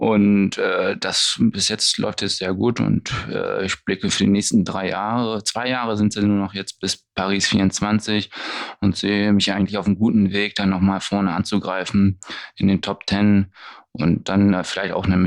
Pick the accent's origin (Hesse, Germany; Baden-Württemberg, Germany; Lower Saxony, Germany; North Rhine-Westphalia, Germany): Lower Saxony, Germany; Hanover; Erstmal moin, wie man bei uns in Hannover auch sagt.